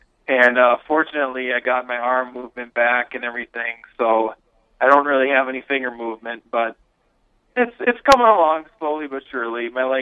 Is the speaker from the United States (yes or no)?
yes; Fargo, North Dakota, United States; Yeah, well, I grew up in Fargo my whole life, and I went to Fargo North High School, played hockey, baseball, and football there.